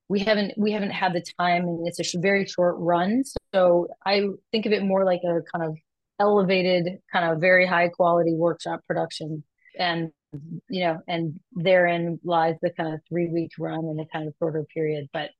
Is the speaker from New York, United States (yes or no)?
no; Michigan, United States; I grew up in a family that I was born in the 70s. I grew up in Michigan in the 80s and the 90s.